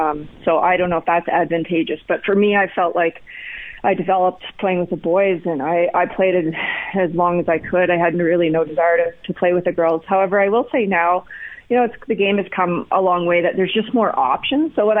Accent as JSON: {"language": "English", "region": "Saskatchewan", "country": "Canada", "tie": "born or raised there", "said": "growing up in Saskatchewan, I didn't have any female role models"}